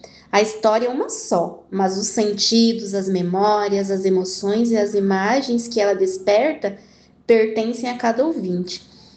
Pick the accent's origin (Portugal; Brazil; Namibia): Brazil; Santa Cecília do Pavão, Paraná; born there; nasci em Santa Cecília do Pavão, norte do Paraná, terra vermelha, terra do café.